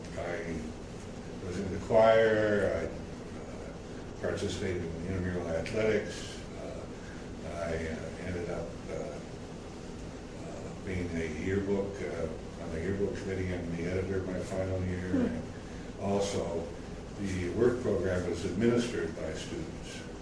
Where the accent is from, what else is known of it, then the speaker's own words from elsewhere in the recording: Chicago, Illinois, United States; also born or lived in Winnipeg, Canada; we stayed in the Chicago area. And so most of my youth was spent in Chicago.